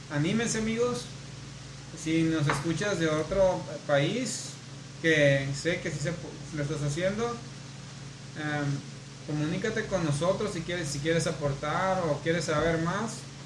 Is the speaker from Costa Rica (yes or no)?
no; Culiacán, Sinaloa, Mexico; los que somos de aquí de Culiacán